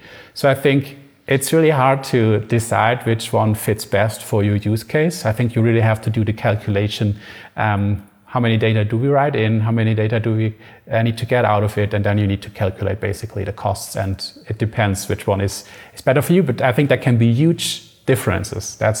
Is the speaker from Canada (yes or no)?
no; Germany; English is a second language; we are from Germany